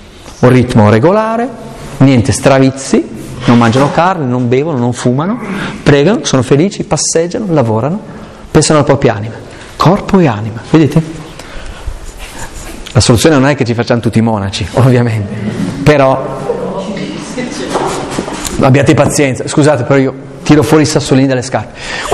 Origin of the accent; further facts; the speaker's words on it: Aosta Valley, Italy; io sono valdostano.